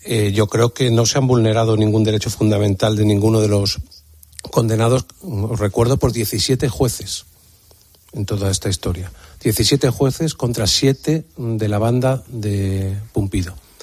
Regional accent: Andalusia, Spain; que nos ha costado a los ciudadanos y a los que somos andaluces especialmente 690 millones

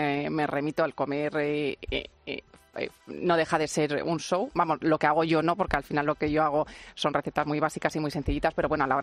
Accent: Villares del Saz, Castilla-La Mancha, Spain; also born or lived in Madrid; Yo nací en Madrid, pero yo desde que nací, mi casa, lo que yo considero casa está en el pueblo, en Villares del Saz. Mi padre tenía una fábrica de harinas, o sea que yo me crié entre sacas de harinas.

